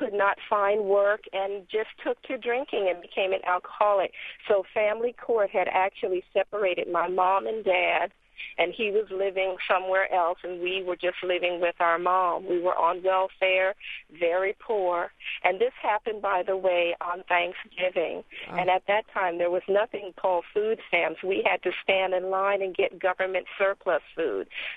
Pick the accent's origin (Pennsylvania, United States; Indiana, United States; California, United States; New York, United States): New York, United States; New York City; I called the operator, and I'm from New York City, and Bellevue Hospital was the name of the insane asylum.